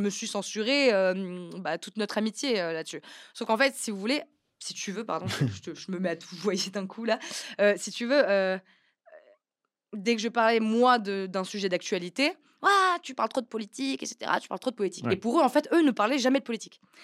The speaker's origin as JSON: {"language": "French", "town": "Chambéry", "region": "Auvergne-Rhône-Alpes", "country": "France", "said": "je viens de Chambéry. Je suis savoyarde."}